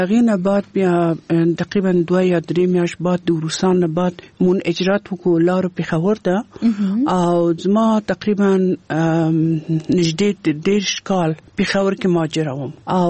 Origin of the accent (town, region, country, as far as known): Kabul, Afghanistan; born or raised there